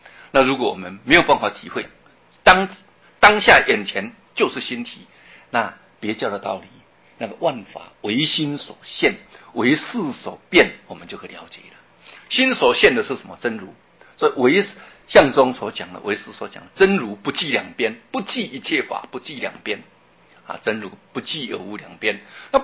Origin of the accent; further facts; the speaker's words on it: Taiwan; 所以我们台湾话有一句俗话说，